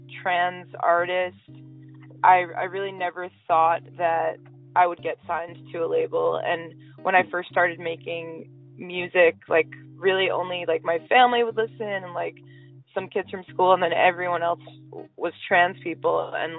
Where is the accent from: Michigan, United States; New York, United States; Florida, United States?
New York, United States; moved away as an adult; Yeah, I grew up on Long Island, and like all throughout my teenage years, I just couldn't wait to leave. And as soon as I was 18, I left.